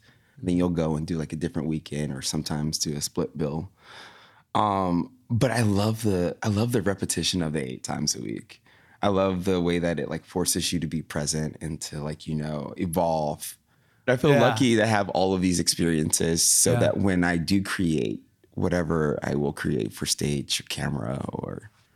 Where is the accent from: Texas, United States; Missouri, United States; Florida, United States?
Florida, United States; Tallahassee; I mean, I'm from Tallahassee, Florida. Whoop, whoop, go Florida.